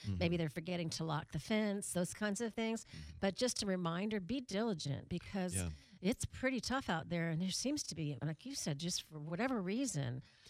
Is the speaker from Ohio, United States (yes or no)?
no; Georgia, United States; I'm from Georgia, okay?